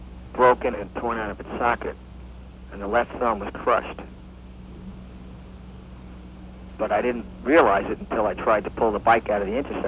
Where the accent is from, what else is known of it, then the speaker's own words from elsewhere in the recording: Hicksville, New York, United States; Well, I come from a town called Hicksville, and the people in New York City used to laugh.